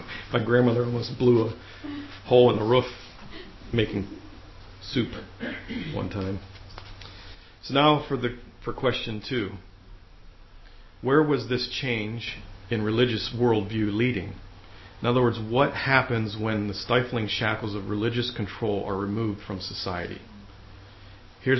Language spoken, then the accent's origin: English; United States; younger generations like myself, we grew up in America and we're used to how things are today.